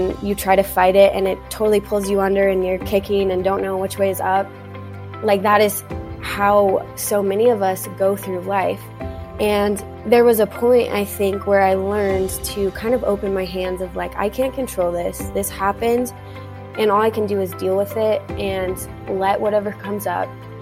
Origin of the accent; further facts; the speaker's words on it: Denver, Colorado, United States; I'm from Denver, Colorado.